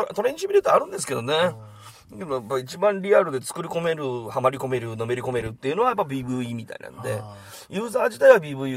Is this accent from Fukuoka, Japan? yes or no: yes; Kurume, Fukuoka, Japan; 本来だったら僕、久留米ですから